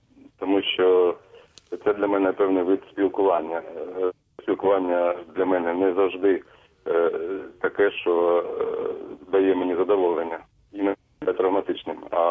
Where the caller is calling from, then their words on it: Kamianske, Dnipropetrovsk Oblast, Ukraine; Я із Кам'янського.